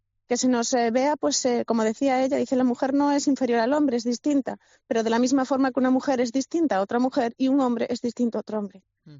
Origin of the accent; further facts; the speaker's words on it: Galicia, Spain; Y de mi zona, o sea, de mi tierra, en Galicia